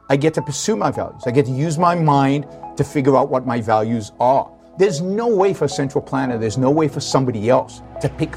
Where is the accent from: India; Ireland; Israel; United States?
Israel; I grew up in Israel. So when I was 16, I was in Israel, living in Israel. And as most Israelis of my generation, I was a collectivist, a tribalist.